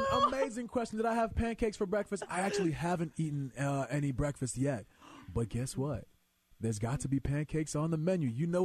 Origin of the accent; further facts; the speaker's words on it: Boston, Massachusetts, United States; But I'm from Boston.